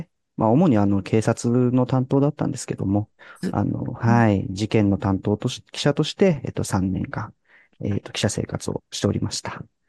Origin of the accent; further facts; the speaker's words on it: Kumamoto, Japan; 熊本の出身で、大学は、京都の、同志社大学というところに、進学をして、